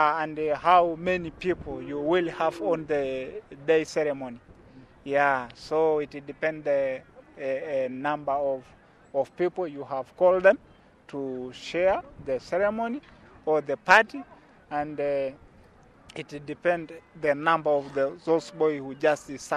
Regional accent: Mesrani, Arusha, Tanzania; I come from Mesrani village.

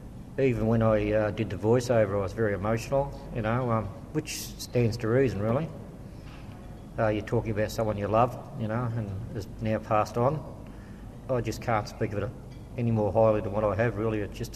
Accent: Bendigo, Victoria, Australia; born there; I was born in Bendigo.

